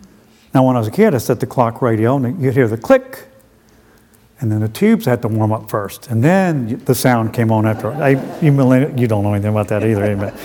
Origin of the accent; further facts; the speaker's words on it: the South, United States; Again, and see, I'm from the South.